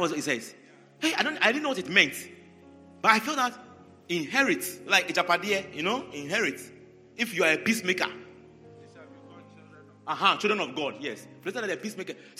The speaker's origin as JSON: {"language": "English", "town": "Kumasi", "region": "Ashanti", "country": "Ghana", "said": "Me, I came from Kumasi, but you can't go anywhere."}